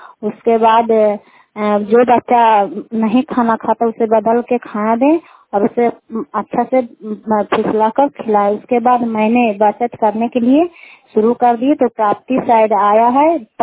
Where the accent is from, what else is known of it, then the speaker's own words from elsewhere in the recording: Kukhariya, Bihar, India; कुकहरिया का रहने वाले हैं, रुखाई पंचायत चंडीपंडा जिले के।